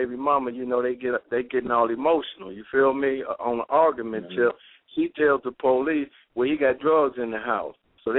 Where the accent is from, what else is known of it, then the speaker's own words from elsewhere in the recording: Detroit, Michigan, United States; You know, me, I grew up in Detroit